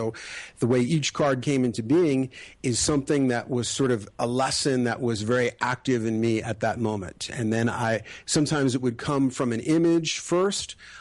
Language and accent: English; New York City, New York, United States; What happened was, I grew up in New York City, and my parents were always taking us to art museums